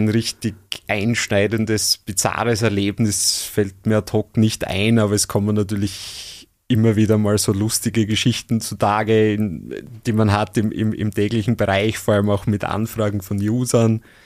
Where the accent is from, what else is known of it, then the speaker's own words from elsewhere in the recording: Styria, Austria; Also ich bin aus der Gegend, bin in der Nähe von Gleisdorf aufgewachsen, bin dort in die Unterstufe gegangen